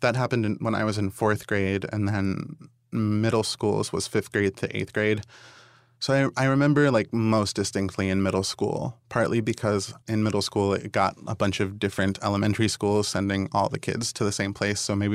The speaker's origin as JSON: {"language": "English", "region": "West Virginia", "country": "United States", "also_born_or_lived": "Egypt", "said": "I come from three very distinct places that I have ties to: Egypt, West Virginia, and Yale University."}